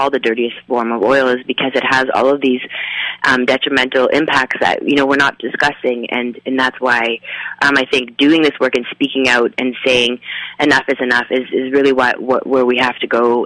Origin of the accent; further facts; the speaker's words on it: Alberta, Canada; born there; like many people in the north, I was born in the Peace River region